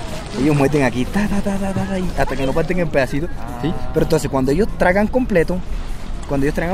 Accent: Cartagena, Bolívar, Colombia; Yo soy de Cartagena.

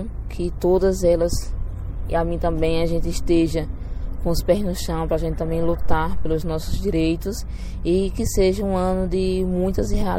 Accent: Santa Cruz da Baixa Verde, Pernambuco, Brazil; sou de Santa Cruz da Baixa Verde

